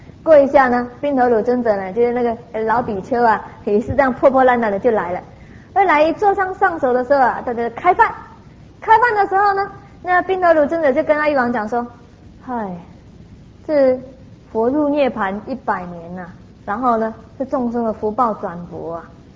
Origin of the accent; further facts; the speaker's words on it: Taiwan; 这个他们那些我们台湾人损福损的很厉害啊